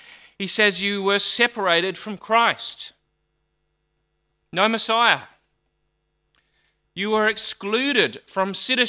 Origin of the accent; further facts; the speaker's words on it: Queensland, Australia; And I'm like, what's that? I'm from Queensland.